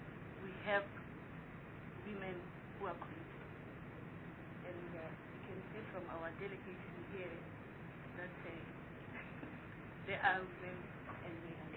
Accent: Free State, South Africa; especially in the Free State, I'm from the Free State

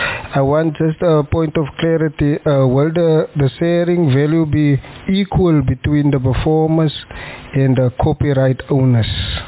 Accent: Western Cape, South Africa; I'm from Central Karoo District.

